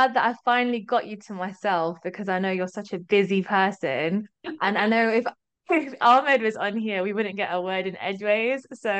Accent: United Kingdom; today we are both going to shine light on what it's like being a British Asian Muslim woman working in the UK modeling industry.

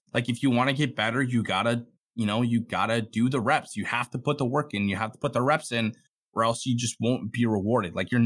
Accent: Minnesota, United States; I grew up in Minnesota. I graduated in 2014 in central Minnesota.

